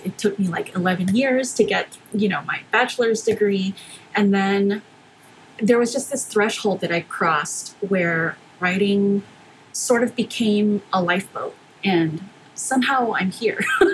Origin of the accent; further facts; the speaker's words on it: McAllen, Texas, United States; born there; So my story is, I was born in McAllen, Texas.